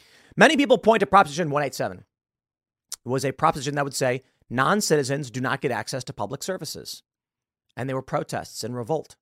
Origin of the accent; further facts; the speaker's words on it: United States; I'm from the United States. My family, every one of them is from the United States.